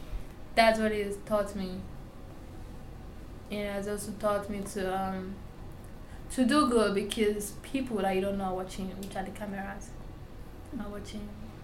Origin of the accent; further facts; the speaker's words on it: Nigeria; moved away; So knowing I came from Africa, from Nigeria precisely, and being a Black, I know where I came from. I know who is waiting for me back home. My siblings and everything. So being an international student now